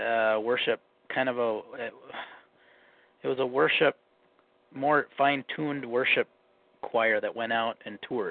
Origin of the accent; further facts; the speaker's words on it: Minnesota, United States; accent: Minnesota; also born or lived in California; I lived in California for like 8 or 9 years, and I may have lost some of my accent bit. But when I remember my roommates used to tease me about my accent, my Minnesota accent.